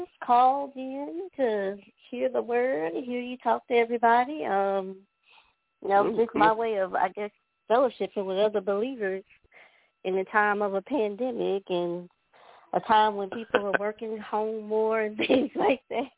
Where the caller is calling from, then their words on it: Louisiana, United States; caller from Louisiana.